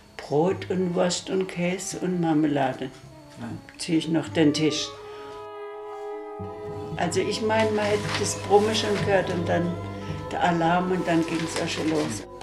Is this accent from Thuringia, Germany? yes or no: no; Freiburg im Breisgau, Baden-Württemberg, Germany; Am 27. November 1944 wurde meine Heimatstadt Freiburg im Breisgau schwer zerstört